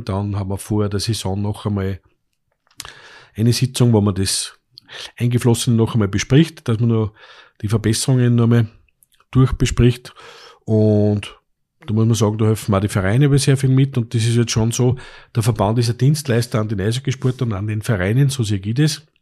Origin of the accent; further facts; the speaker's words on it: Upper Austria, Austria; als Oberösterreicher gefreut ist natürlich, dass halt die oberösterreichischen Mannschaften das alles gewonnen haben